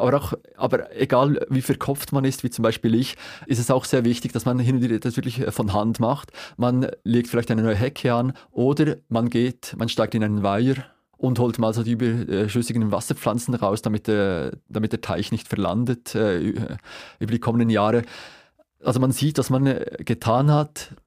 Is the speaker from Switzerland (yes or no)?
yes; Switzerland; es gibt doch diese Fischli-Kleber, sagen wir bei uns in der Schweiz